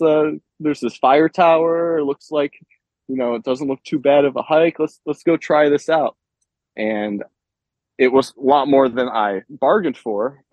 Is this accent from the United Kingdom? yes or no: no; Apalachin, New York, United States; now in Endicott, United States; I'm originally from the Binghamton, New York area, more specifically, Appalachian, New York, which is kind of ironic, a little small town outside of, Binghamton. And I grew up there.